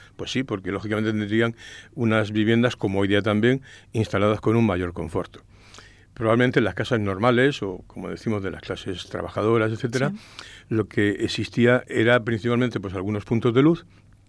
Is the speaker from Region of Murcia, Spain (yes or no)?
yes; Cartagena, Region of Murcia, Spain; Bueno, yo soy de nacimiento, nací en Cartagena. Yo hice allí mis estudios de bachillerato